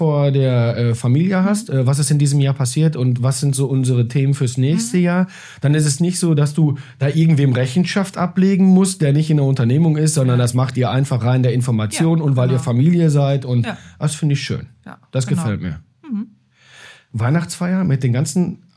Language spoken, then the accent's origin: German; Recklinghausen, North Rhine-Westphalia, Germany; now in Bochum, Germany; ich bin vor 20 Jahren nach Bochum gezogen und komme aus Recklinghausen